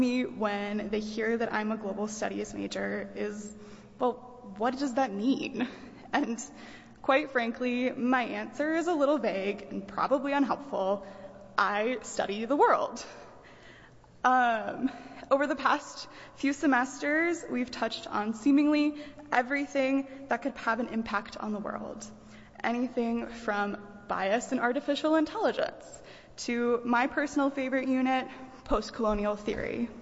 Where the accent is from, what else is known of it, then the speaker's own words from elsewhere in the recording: Beaverton, Oregon, United States; I'm originally from Beaverton, Oregon